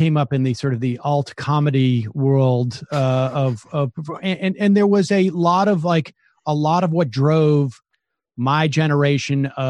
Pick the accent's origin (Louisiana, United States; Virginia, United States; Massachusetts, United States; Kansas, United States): Massachusetts, United States; I'm from Massachusetts.